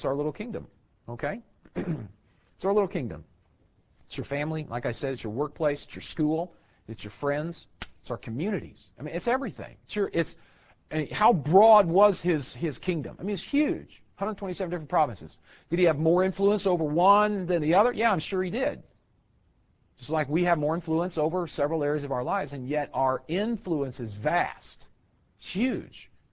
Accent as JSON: {"language": "English", "region": "Missouri", "country": "United States", "tie": "born or raised there", "said": "I grew up in Missouri, sorry."}